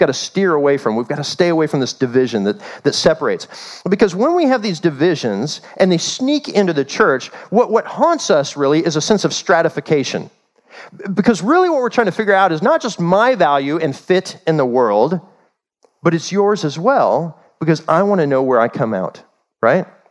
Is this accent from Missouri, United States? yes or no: yes; Kansas City, Missouri, United States; born there; I was born in the Midwest. I was born in Kansas City, so I was all about Kansas City sports when I was coming up.